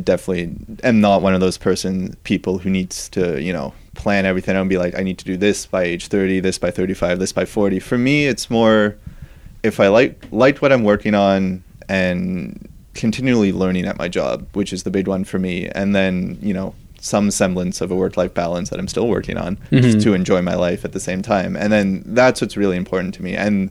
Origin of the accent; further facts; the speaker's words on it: Canada; I mean, I'm Canadian, so I can't vote in this country